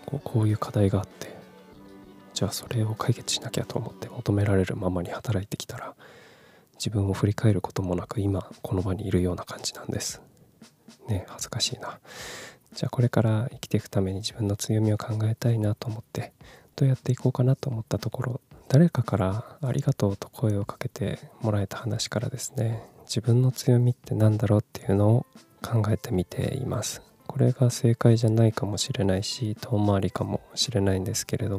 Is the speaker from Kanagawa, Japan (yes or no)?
no; Kumamoto, Japan; moved away as an adult; also born or lived in Fukuoka / Tokyo; 18歳から福岡、30歳から東京で暮らし、退職を機に地元の熊本に帰ってきた36歳無職の僕が、